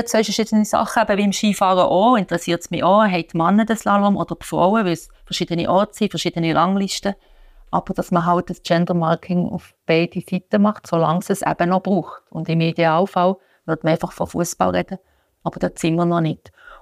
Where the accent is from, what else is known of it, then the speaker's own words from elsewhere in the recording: Bösingen, Fribourg, Switzerland; Und dort, wo ich aufgewachsen bin, im Kanton Freiburg, Deutsch-Freiburg, Bösingen, das Dorf, da hat es einfach einen Schuttclub gegeben und einen Turnverein.